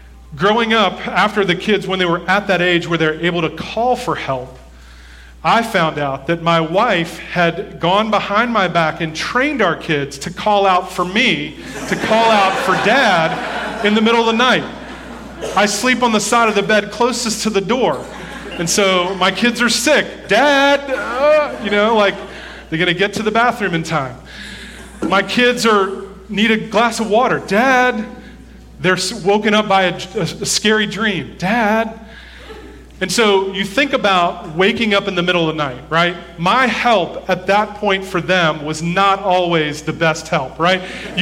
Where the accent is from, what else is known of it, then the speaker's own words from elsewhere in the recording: Ireland; Now, I'll say spending a lot of time out in the sun as an Irishman with fair skin is not a great idea for me.